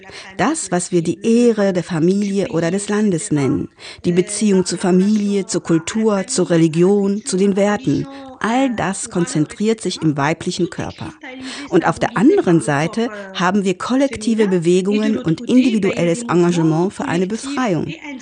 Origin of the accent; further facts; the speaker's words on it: Morocco; Ich bin in einfachen Vierteln in Marokko aufgewachsen, bin bis zum Abi auf staatliche Schulen gegangen.